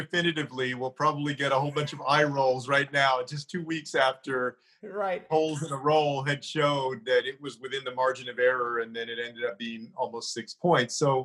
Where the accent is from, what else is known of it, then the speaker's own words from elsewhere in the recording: San Antonio, Texas, United States; some of the bigger counties like Bexar County, my hometown of San Antonio, Harris County, Dallas County